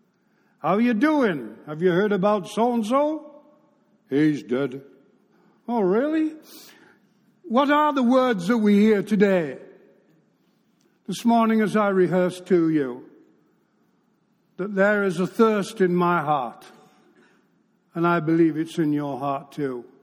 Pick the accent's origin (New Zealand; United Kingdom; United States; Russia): United Kingdom; England; I'm a Gentile anyway. I'm a Brit. I'm not a Jew. I don't have a Jewish name.